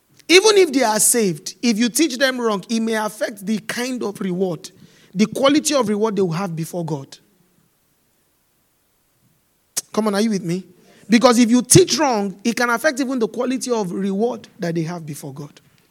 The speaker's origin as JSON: {"language": "English", "country": "Nigeria", "said": "I remember someone said, my home country, Nigeria, said, I know why Nigeria was independent in 1960."}